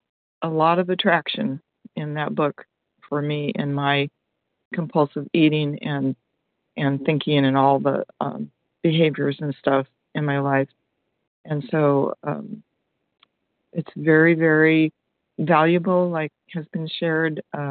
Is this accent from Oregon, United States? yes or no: yes; Oregon, United States; I'm from Oregon